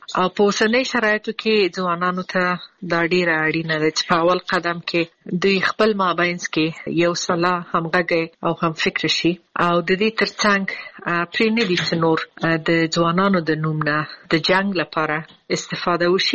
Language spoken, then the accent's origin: Pashto; Afghanistan; moved away; او دا چې زه د افغانستان باندې یم زه ورځې شمیرم چې زه بیرته کله خپل ملک ته ځم او بیرته خپل ټاټوبی خپل خلکو سره